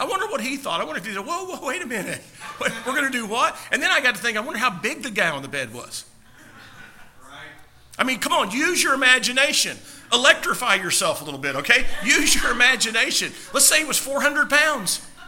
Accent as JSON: {"language": "English", "region": "Oklahoma", "country": "United States", "said": "And I, you know, I'm from Oklahoma, so I like to think maybe one of them's name was Bubba."}